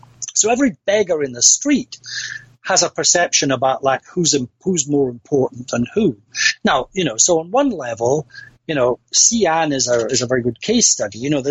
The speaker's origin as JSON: {"language": "English", "region": "Scotland", "country": "United Kingdom", "said": "I'm a Scot. I read a lot of Scottish history."}